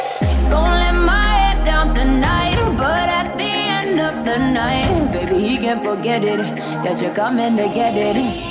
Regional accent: Speichersdorf, Bavaria, Germany; Habe auch meine Frau hier in Oberfranken ganz nah in meinem Heimatgemeinde Speichersdorf gefunden. Und ja, wir sind glücklich hier

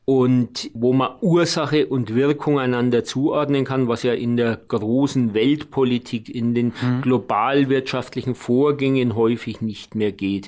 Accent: Bavaria, Germany; wenn ich Franken als meine Heimat verstehe, und das tue ich

